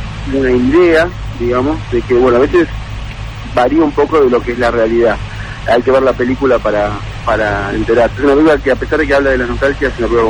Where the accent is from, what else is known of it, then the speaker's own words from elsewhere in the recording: Buenos Aires, Argentina; Yo soy de Buenos Aires